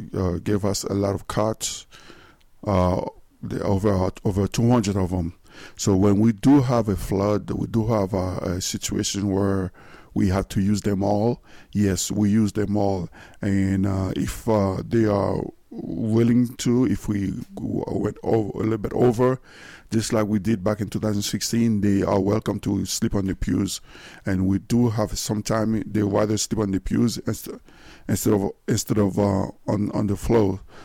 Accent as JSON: {"language": "English", "country": "Haiti", "moved": "yes", "lives_now": "United States", "said": "I'm a son of a pastor. I'm originally from Haiti."}